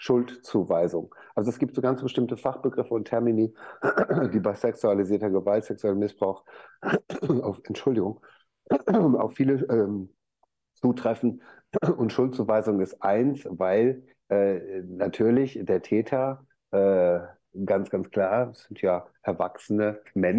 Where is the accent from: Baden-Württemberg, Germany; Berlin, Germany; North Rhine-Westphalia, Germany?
North Rhine-Westphalia, Germany; Dortmund; Ich bin auch gerade in Dortmund, ich komme ja aus Dortmund, ich komme vom Ruhrpott und bin auch jetzt hier in Dortmund